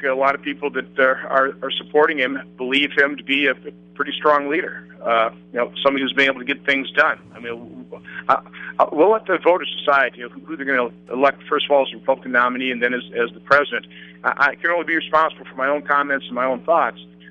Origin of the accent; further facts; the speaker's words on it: Oshkosh, Wisconsin, United States; I'm a manufacturer from Oshkosh, Wisconsin that ran for Senate, and I'm a senator.